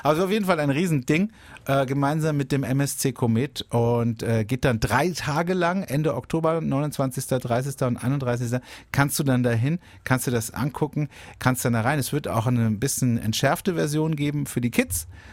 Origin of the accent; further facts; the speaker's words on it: Baden-Württemberg, Germany; Ist immer ein Feiertag bei uns in Baden-Württemberg.